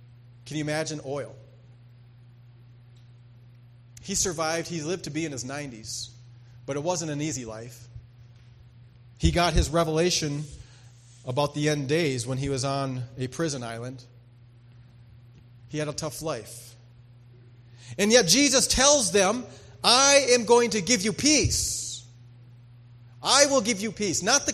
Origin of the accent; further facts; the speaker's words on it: North Dakota, United States; Now, I grew up in North Dakota. North Dakota has a tendency to do the opposite of Montana, apparently.